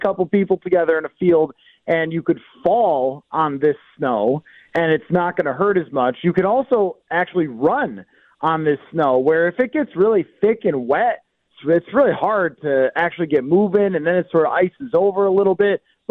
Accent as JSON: {"language": "English", "town": "Buffalo", "region": "New York", "country": "United States", "tie": "born or raised there", "said": "I was in Buffalo, New York, so I am very, very familiar with the art of shoveling snow."}